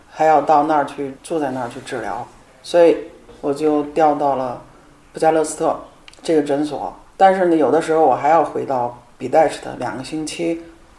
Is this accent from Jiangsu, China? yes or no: no; Beijing, China; now in Romania; 我来自中国北京，